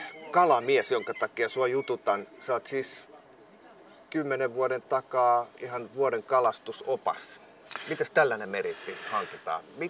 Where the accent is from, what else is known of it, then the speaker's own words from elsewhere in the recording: Kotka, Kymenlaakso, Finland; mä kotkalaisena vähän kummeksun